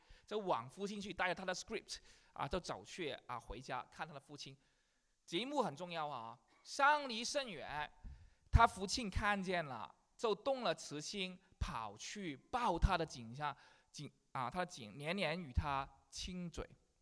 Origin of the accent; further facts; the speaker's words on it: China; 我们中国人通常怎么讲？